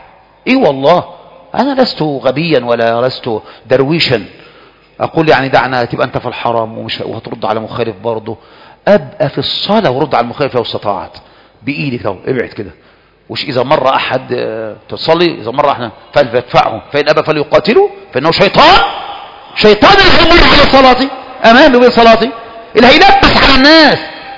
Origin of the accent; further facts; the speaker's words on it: Egypt; من عندنا كمصريين